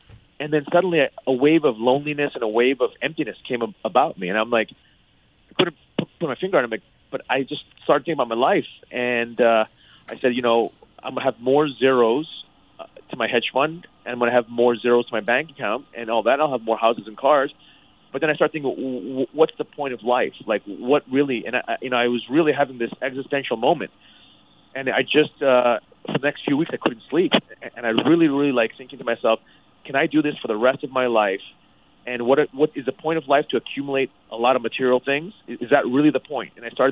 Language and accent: English; Thailand; ever since I was a kid growing up in Thailand